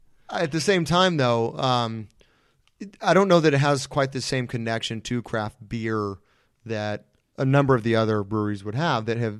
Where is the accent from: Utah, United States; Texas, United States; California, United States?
California, United States; I'm from California, so anything east of Colorado is just kind of out there